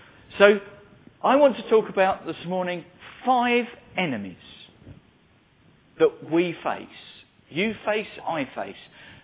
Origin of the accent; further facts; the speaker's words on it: South East England, United Kingdom; I come from Surrey. So I sort of belong to Surrey, which was really difficult.